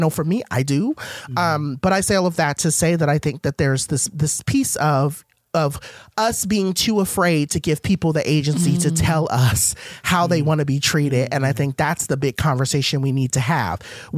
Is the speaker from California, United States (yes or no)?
yes; Compton, California, United States; people oftentimes think that I'm soft, but I'm like, girl, I was raised in Compton.